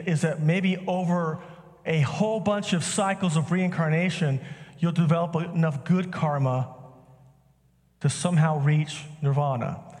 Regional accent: Texas, United States; I'm from Texas. I'm Southern.

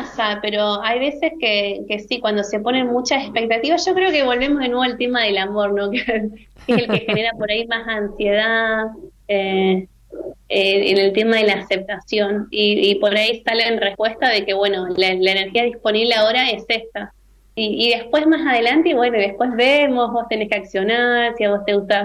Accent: Rosario, Santa Fe, Argentina; yo soy acá de Rosario

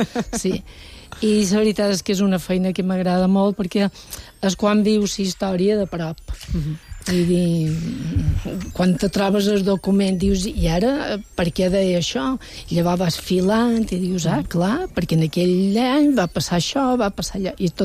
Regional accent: Palma, Balearic Islands, Spain; born there; now in Sa Cabaneta, Spain; jo soc nascuda a Palma, però visc a la Cabaneta. Fa 40 anys, no? O sigui que ja som més d'allà que no d'aquí.

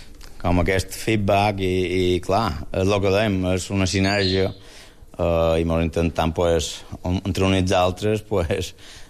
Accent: Balearic Islands, Spain; nosaltres, com que som pagesos de Socarrel, el que tenim, sobretot el que tenien a Mallorca, era parcel·les petites

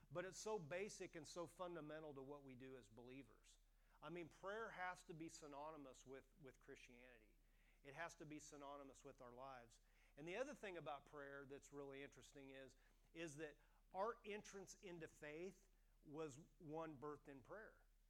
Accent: Oklahoma, United States; also born or lived in Kansas; Deb and I, we're originally from Oklahoma via Kansas. We lived in Oklahoma for 25 years

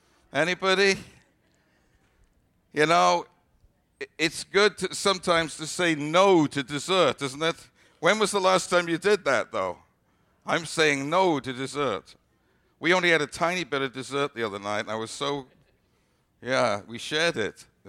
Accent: Wales, United Kingdom; because I grew up in Wales

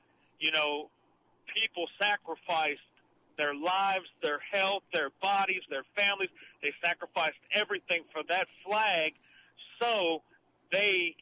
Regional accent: Northern United States, United States; now in South Carolina, United States; I'm actually from the North. I was military.

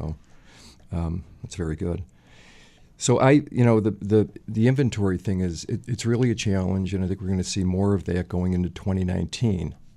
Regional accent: Buffalo, New York, United States; I grew up in South Buffalo, so I'm probably more familiar with that market than others.

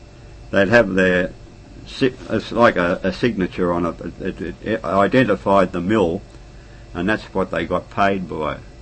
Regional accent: Sydney, New South Wales, Australia; Yeah. No, Ultimo.

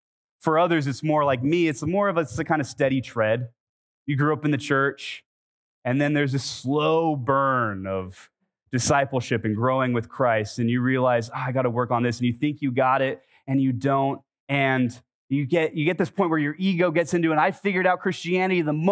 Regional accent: Los Angeles, California, United States; I'm from California, by the way, so I'm not like, I am from LA.

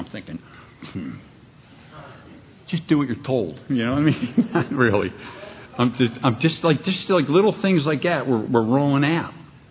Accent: Kensington, Pennsylvania, United States; I grew up in Kensington. I was a little kid.

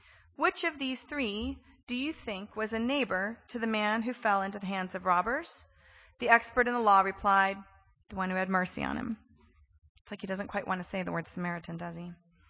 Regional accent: California, United States; Also, he's Californian. I'm Californian.

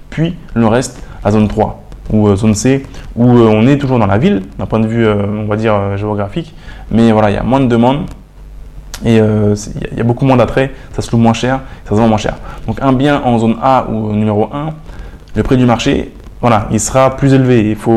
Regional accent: Pontoise, Île-de-France, France; j'ai grandi à Pontoise, donc je sais, je connais, j'ai Google Maps, vous savez, j'ai Street View dans ma tête parce que c'est ma ville, j'y suis né, j'ai été à l'école là-bas, mes parents y habitent encore.

